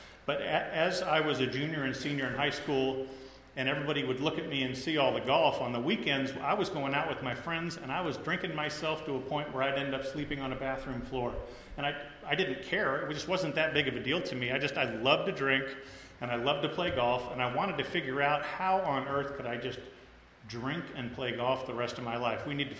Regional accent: California, United States; You know, I grew up in Orange County.

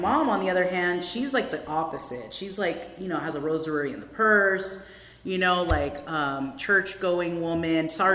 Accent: Hollywood, California, United States; born there; And my parents, they immigrated here from Guatemala, and they came here to give us a good life. I was born in Hollywood Presbyterian. I was like a Hollywood girl, lived in West Hollywood for the first couple years of my life.

